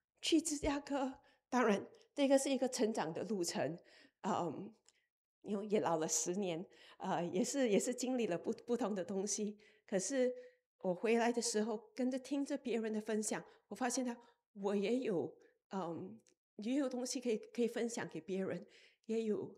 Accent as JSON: {"language": "Chinese", "country": "Singapore", "lives_now": "Kansas City, United States", "said": "我在新加坡是我是从新加坡来的，然后可是在 Kansas City 过住了大概有整要到20年，"}